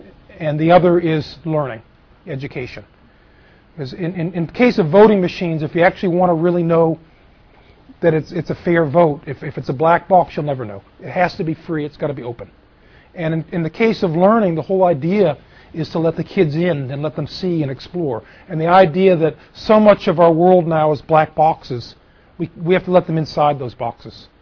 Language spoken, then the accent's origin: English; Massachusetts, United States; especially I'm from Massachusetts, with our the MCAS